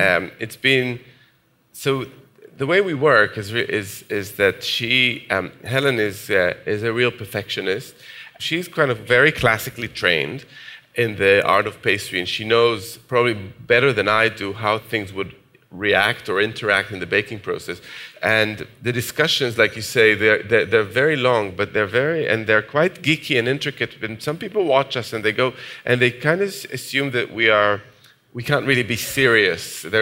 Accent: Jerusalem, Jerusalem District, Israel; born or raised there

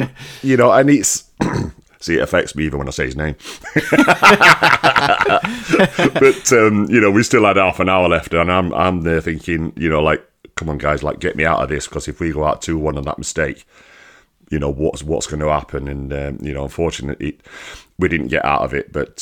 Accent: Rotherham, Yorkshire and the Humber, United Kingdom; I'm a lad from Rotherham. I grew up with nothing.

